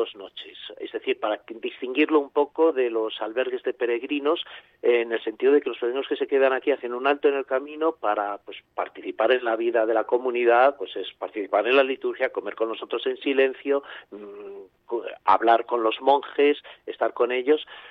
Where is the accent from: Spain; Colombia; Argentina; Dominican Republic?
Spain; prácticamente yo soy el único español.